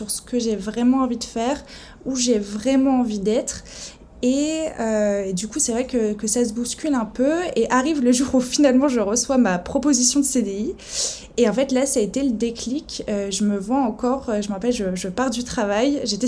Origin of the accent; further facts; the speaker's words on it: Nice, Provence-Alpes-Côte d'Azur, France; j'ai 25 ans, je viens de Nice